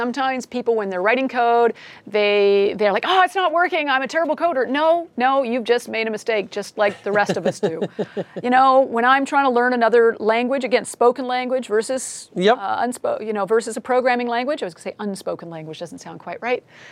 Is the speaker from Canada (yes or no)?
yes; Canada; I am from Canada. I am actually, je suis bilingue. Je peux parler en français si c'est nécessaire. So I can speak French.